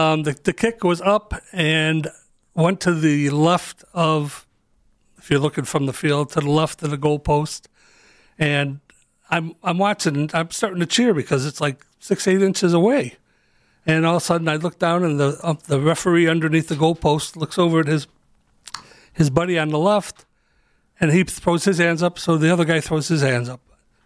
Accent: Lakewood, Ohio, United States; now in Cleveland, United States; Yes, I'm born and raised Lakewood. I grew up in Lakewood and then moved to Cleveland.

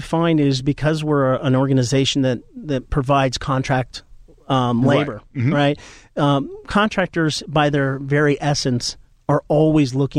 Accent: New Jersey, United States; accent: Jersey; .NET, it's my Jersey accent.

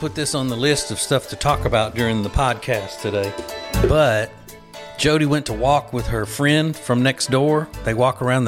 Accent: Louisiana, United States; And I don't remember having hornets growing up in Louisiana.

